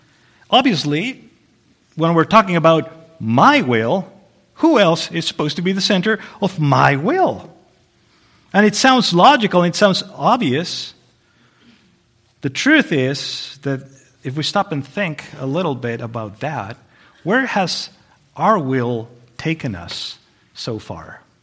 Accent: Mexico; now in United States; and I'm originally from Mexico, as some of you already know, but this is my first time in North Carolina

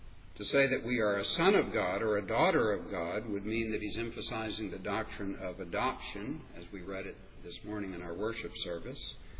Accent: Washington, District of Columbia, United States; born there; I was born in Washington, D.C. almost 60 years ago. But I have very little to do with Washington, D.C. today.

